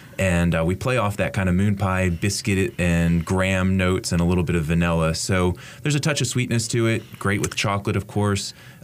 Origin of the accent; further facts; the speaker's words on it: Pennsylvania, United States; also born or lived in Massachusetts / Missouri; I bounced around a lot as a kid, mostly growing up in Pennsylvania, Massachusetts, stint in Missouri.